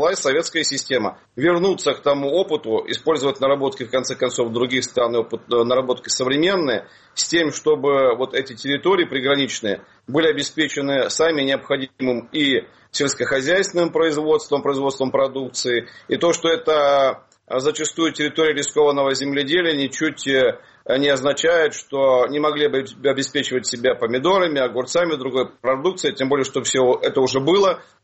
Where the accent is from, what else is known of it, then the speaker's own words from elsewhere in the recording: Khabarovsk, Khabarovsk Krai, Russia; born there; Я сам дальневосточник, родился в Хабаровске, заканчивал Благовещенский государственный педагогический университет. Собственно, Благовещенск остается местом моего жительства и сегодня